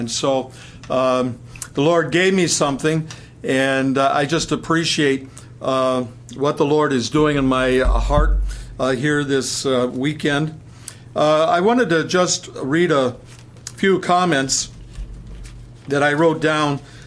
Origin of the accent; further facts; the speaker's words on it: Sandusky, Ohio, United States; you must be from my hometown. I was born in Sandusky, Ohio. Claim to fame from that town is a place called Cedar Point.